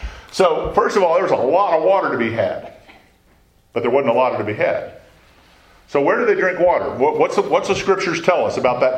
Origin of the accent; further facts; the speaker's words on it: La Vernia, Texas, United States; I grew up in Lavernia, Texas, which is close to San Antonio